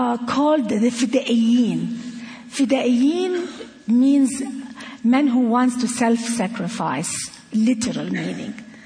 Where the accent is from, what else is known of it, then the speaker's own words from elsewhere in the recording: Gaza, Gaza Strip, Palestine; also born or lived in Cairo, Egypt; I was born actually in Cairo, and I was raised in Gaza, in the Gaza Strip, because at that time in the 50s, Egypt ruled over Gaza.